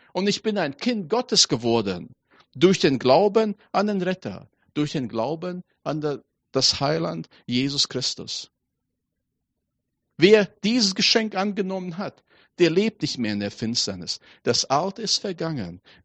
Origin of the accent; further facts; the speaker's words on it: Latvia; Ich bin ja in Lettland aufgewachsen. Für mich gehört Schnee zu Weihnachten.